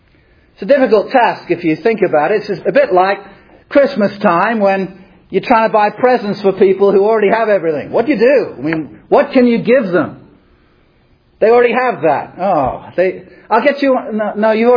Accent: England, United Kingdom; I grew up in England

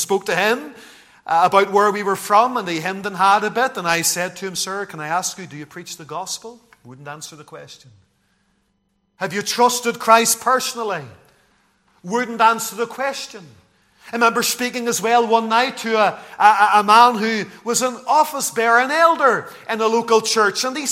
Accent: Lisburn, Northern Ireland, United Kingdom; doing outreach in the town that I grew up in Lisburn with the church outreach team

